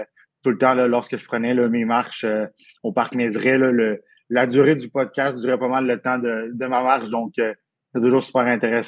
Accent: Quebec, Canada; born there; Je suis né en Abitibi-Témiscamingue en 89. J'ai 33 ans, donc, depuis cet été.

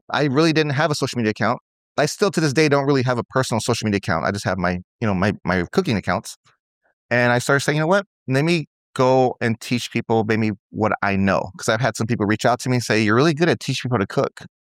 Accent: Tucson, Arizona, United States; I grew up in Tucson, Arizona. Didn't have a really good childhood

